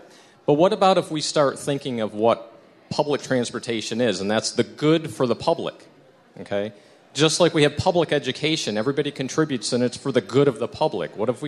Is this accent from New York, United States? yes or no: no; Lake Orion, Michigan, United States; I'm from Lake Orion.